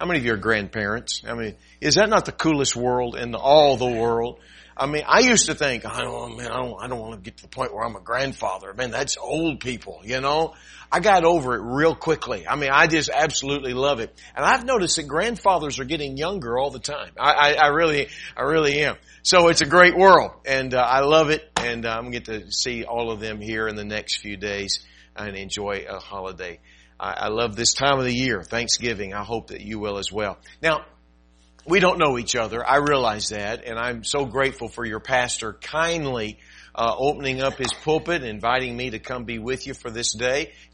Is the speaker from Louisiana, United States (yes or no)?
no; Texas, United States; I'm originally from Texas, and my wife is originally a Florida girl.